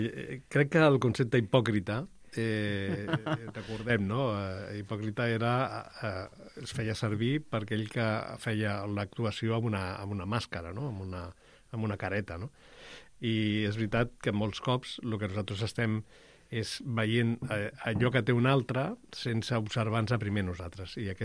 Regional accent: Barcelona, Catalonia, Spain; els que som de ciutat de molts anys, jo vaig néixer a Barcelona, i clar, ens costa, però el temps que estic a la Seu m'ha obert els ulls

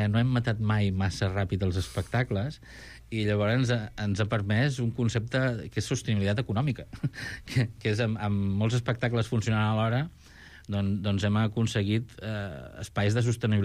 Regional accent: Tarragona, Catalonia, Spain; jo soc de Tarragona

